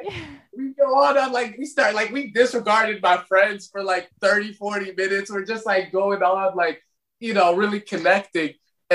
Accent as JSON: {"language": "English", "country": "Ireland", "tie": "born or raised there", "accent": "Irish", "moved": "yes", "said": "me and my brother, about, like, growing up in Ireland. And he's like, can you still, like, do you ever think, because we used to have, like, thick accents when we moved here"}